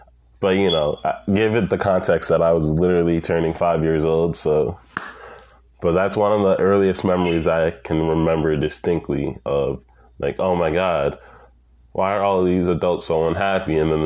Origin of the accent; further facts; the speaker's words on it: United States; And I'm Black because I grew up in America. I was born here. I grew up here.